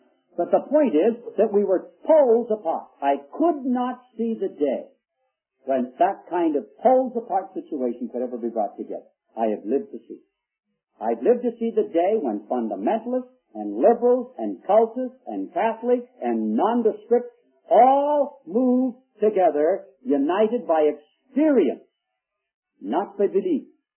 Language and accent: English; Canada; I grew up in the Canadian system, both supported by the government.